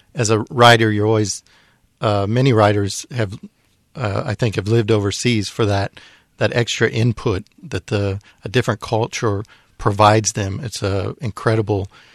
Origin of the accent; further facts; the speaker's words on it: United States; I mean, myself, being an American, we're very a little bit distant and closed off